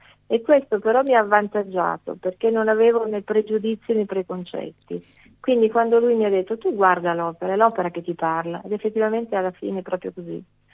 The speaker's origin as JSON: {"language": "Italian", "town": "Monza", "region": "Lombardy", "country": "Italy", "said": "io sono di Monza, abitavo a Monza in una casa tra la Villa Reale e l'ingresso del parco, con dei balconi molto grandi."}